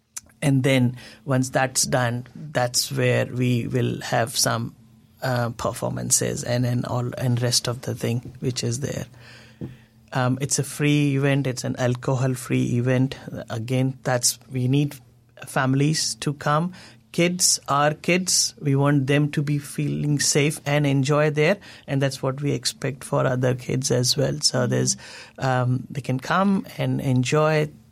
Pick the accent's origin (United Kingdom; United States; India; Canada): India; central India; I'm from Central India